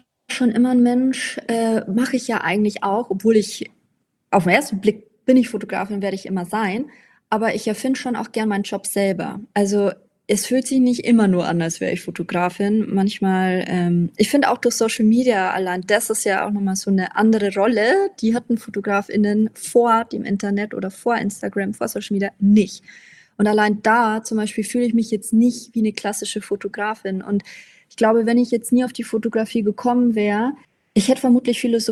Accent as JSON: {"language": "German", "town": "Regensburg", "region": "Bavaria", "country": "Germany", "tie": "born or raised there", "moved": "as an adult", "lives_now": "Bielefeld, Germany", "said": "ich bin 28 Jahre alt, bin im schönen Regensburg in der bayerischen Oberpfalz geboren, deshalb hört man vielleicht auch hier und da mal mein Dialekt ein bisschen raus, bin auch bis ich 18 war immer in Bayern gewesen, meine Eltern wohnen da noch"}